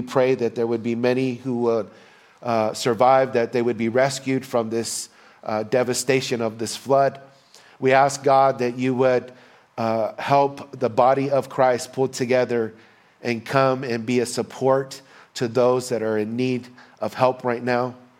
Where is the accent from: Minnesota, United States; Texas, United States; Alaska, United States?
Texas, United States; the flooding that is taking place in Texas, my home country.